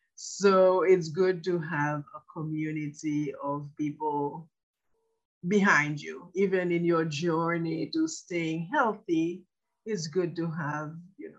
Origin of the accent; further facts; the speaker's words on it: Haiti; now in United States; I grew up in Haiti, and there are some fruits that we had in Haiti, we do not have them in the United States. So when I had, when I came here, I had to adapt.